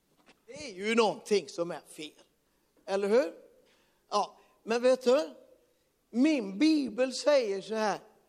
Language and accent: Swedish; Sweden; moved away; Jag är så glad att jag har fått flytta ut ifrån Sverige för 20 år sedan. Jag är inte svensk längre.